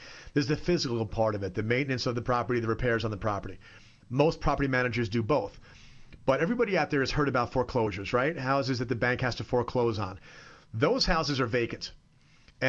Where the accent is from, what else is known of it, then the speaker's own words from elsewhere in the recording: New York, United States; But I'm sitting there I'm a New Yorker who's in an Italian restaurant.